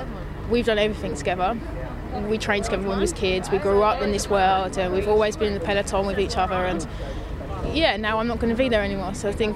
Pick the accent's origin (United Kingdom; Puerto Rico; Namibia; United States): United Kingdom; England; You know, I'm English through and through. I never see myself as British.